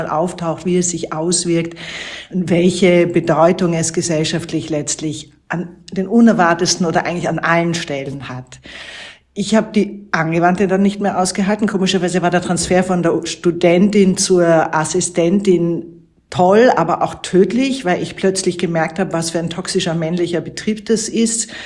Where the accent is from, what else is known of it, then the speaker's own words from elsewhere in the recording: Vienna, Austria; Ich bin in Wien geboren und aufgewachsen und habe dort Design studiert, Industriedesign, mein Diplom gemacht Anfang der 90er Jahre